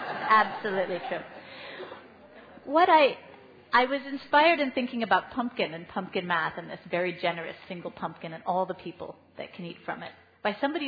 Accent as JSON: {"language": "English", "town": "Ottawa", "region": "Ontario", "country": "Canada", "said": "Because I'm from Ottawa, and right now, not many things are growing in Ottawa."}